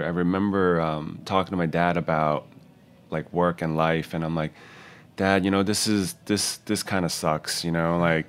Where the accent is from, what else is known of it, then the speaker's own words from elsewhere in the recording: Queens, New York, United States; And I grew up essentially in Queens from like grade school like to high school, like a bulk of the years living in Queens.